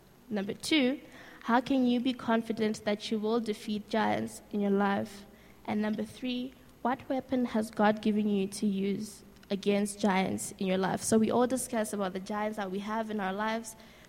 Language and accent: English; Zimbabwe; now in Cape Town, South Africa; Like, I moved from Zim to Cape Town in 2009. And then I got there. And, you know, before I left Zim, I was this very confident person.